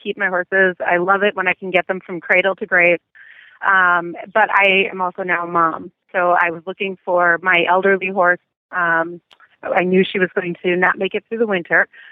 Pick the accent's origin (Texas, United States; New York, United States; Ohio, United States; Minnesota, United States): Minnesota, United States; St. Paul; Sure. Minnesota, St. Paul, Minnesota.